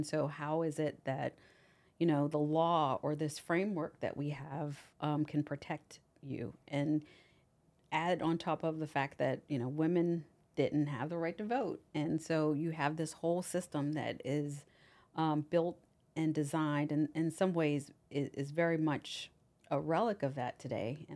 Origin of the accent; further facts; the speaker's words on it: Pennsylvania, United States; I came all the way from Washington County, Pennsylvania, to Washington, D.C.